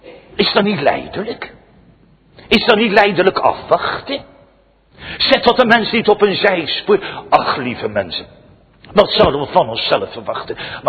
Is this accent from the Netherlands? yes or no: yes; Scheveningen, South Holland, Netherlands; als kind, ik ben opgevoed in Scheveningen.